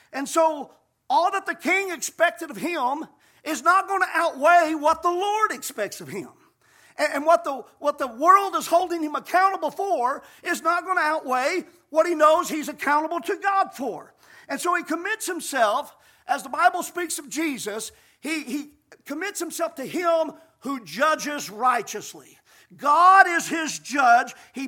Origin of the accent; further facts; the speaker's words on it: the South, United States; that we grew up here in the South hearing about